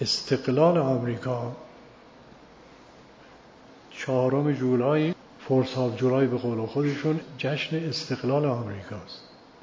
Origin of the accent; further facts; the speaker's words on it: Iran; فهمیده من ایرانی هستم از لباسم باید